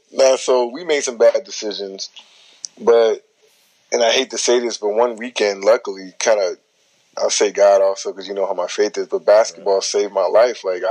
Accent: Los Angeles, California, United States; So I'm like, no, I'm from Los Angeles County.

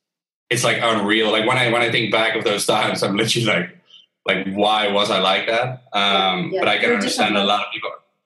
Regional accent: Netherlands; first language Dutch; English is a second language; So we launched the Dutch one first and then English after, because Dutch is my main language, my first language.

